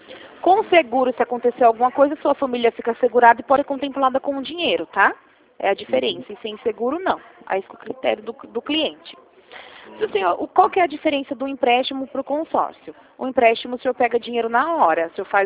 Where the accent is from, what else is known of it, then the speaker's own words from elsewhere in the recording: Rio Claro, São Paulo, Brazil; porque eu sou de Rio Claro mesmo